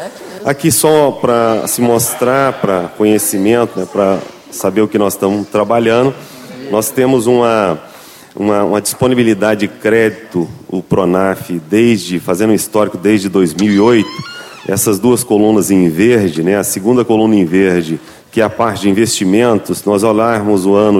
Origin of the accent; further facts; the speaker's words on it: Minas Gerais, Brazil; now in Brasília, Brazil; apesar de estar lá em Brasília, eu sou mineiro, né, conheço bastante esse estado